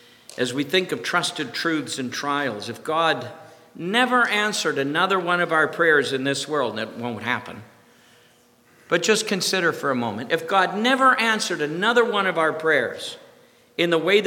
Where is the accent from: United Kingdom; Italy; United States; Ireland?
Ireland; Maybe it's because I'm Irish, I don't know.